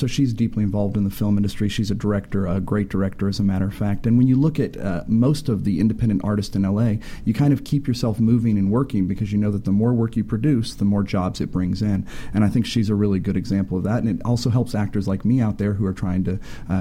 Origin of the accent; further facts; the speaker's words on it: Midwest, United States; I grew up in the Midwest where, changing a tire is the most basic thing you learn.